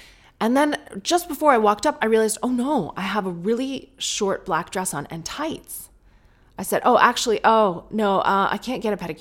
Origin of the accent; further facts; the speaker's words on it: United Kingdom; But now I'm being polite. I'm being British.